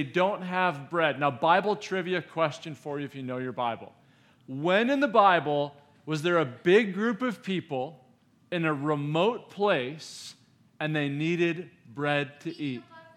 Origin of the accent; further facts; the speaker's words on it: Illinois, United States; I'm from Illinois. I'm an Illini fan.